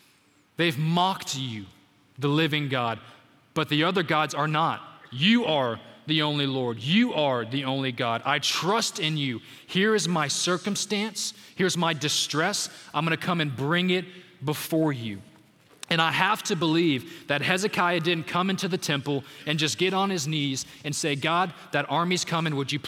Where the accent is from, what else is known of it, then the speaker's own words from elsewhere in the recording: Dallas, Texas, United States; I put this in here because I'm from Dallas